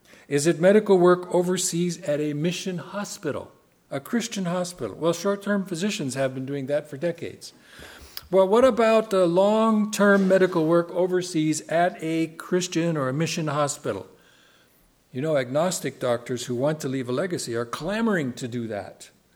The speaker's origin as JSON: {"language": "English", "country": "Cambodia", "tie": "born or raised there", "said": "We were going to go to Asia, where we grew up. She grew up in Vietnam. I grew up in Cambodia. We went to the mission school together"}